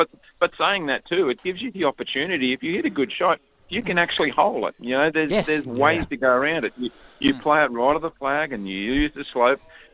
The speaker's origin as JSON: {"language": "English", "country": "Australia", "said": "And as an Aussie, Greg Norman"}